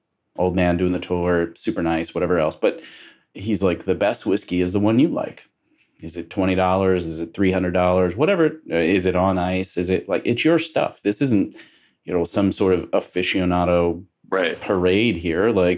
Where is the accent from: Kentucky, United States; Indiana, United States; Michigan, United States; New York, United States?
Kentucky, United States; I'm from Kentucky originally, too. So, you know, I had access.